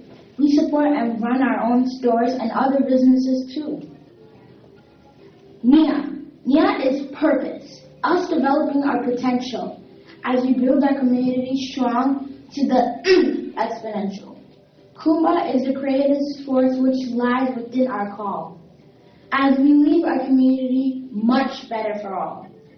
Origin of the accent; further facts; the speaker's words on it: Nigeria; I am from Nigeria.